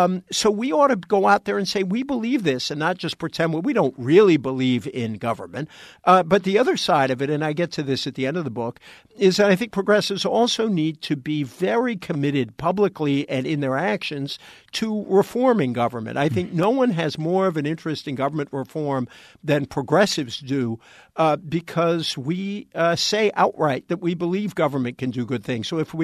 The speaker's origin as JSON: {"language": "English", "region": "East Coast", "country": "United States", "tie": "born or raised there", "said": "In fact, I grew up on the East Coast, but I have always hated that term, flyover country or Jesus land."}